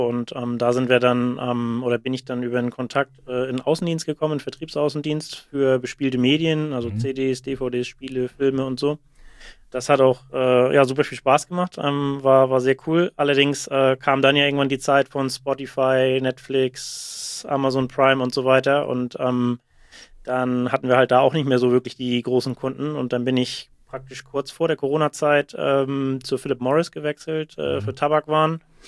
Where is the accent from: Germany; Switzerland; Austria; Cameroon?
Germany; Hürup, Schleswig-Holstein; Genau, also ich komme aus Hürup. Das ist bei Flensburg, ungefähr so 8 Kilometer von Flensburg entfernt.